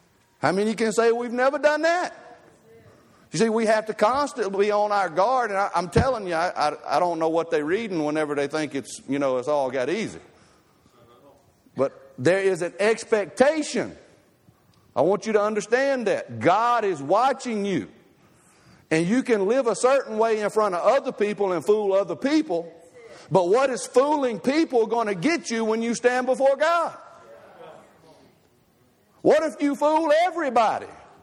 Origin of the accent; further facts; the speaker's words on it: Alabama, United States; but I'm from Alabama. I thought y'all would like it. Only thing we know how to do over there is play football.